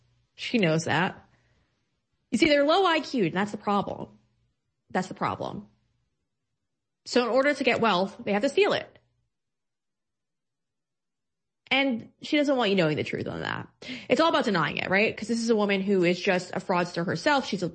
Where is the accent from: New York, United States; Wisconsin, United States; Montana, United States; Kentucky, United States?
New York, United States; I'm from New York. My dad's obviously Italian